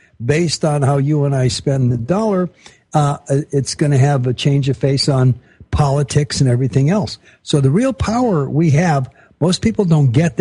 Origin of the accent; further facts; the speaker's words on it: Los Angeles, California, United States; I was brought up in Los Angeles.